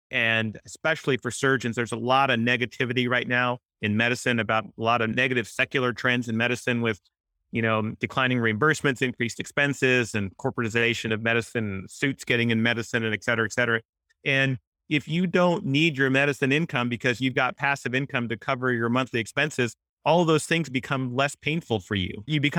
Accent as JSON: {"language": "English", "town": "Kansas City", "region": "Missouri", "country": "United States", "tie": "born or raised there", "said": "I grew up in Kansas City, son of Indian immigrant parents."}